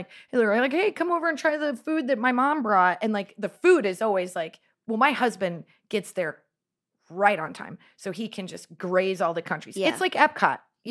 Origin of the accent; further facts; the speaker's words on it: Nebraska, United States; when we were growing up in the Midwest in like a little town, you know, I would say it's like 50 Shades of White, but like there were all these towns, like a German town, Polish town, Czech town.